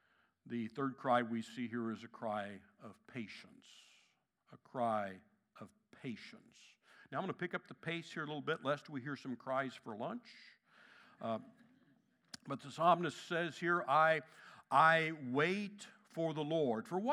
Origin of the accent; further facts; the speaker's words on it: Kansas City, Missouri, United States; I grew up in Kansas City where Russell Stover's headquarters is.